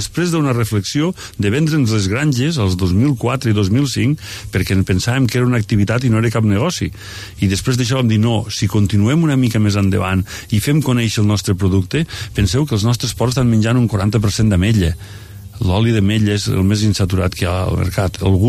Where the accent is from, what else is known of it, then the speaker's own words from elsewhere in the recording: Juneda, Catalonia, Spain; Nosaltres som de Juneda, sempre hem viscut a Juneda i vivim a Juneda